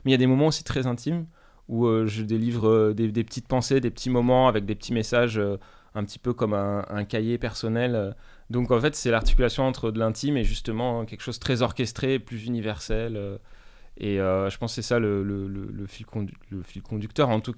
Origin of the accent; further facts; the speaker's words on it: Grasse, Provence-Alpes-Côte d'Azur, France; Moi, je suis originaire à la base de Grasse, la ville du parfum.